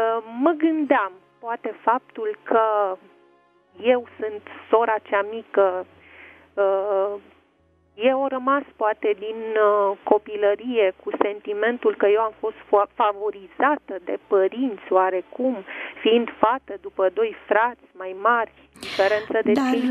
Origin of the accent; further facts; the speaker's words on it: Sibiu, Sibiu County, Romania; born there; also born or lived in Bucharest; Ei, de ca origine, sunt din Botoșani, eu m-am născut în Sibiu. Am trăit 20 și ceva de ani în București, dar dorința mea din totdeauna, de când am trăit în București, a fost să mă reîntorc pe meleagurile natale.